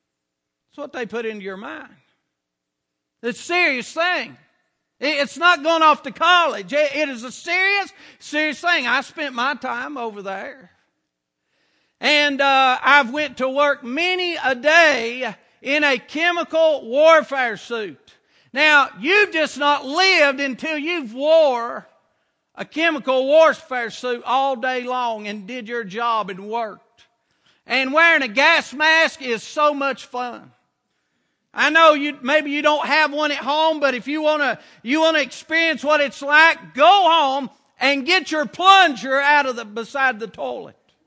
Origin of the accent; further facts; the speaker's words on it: United States; I'm a Christian. I'm an American citizen. And I'm a veteran of the military.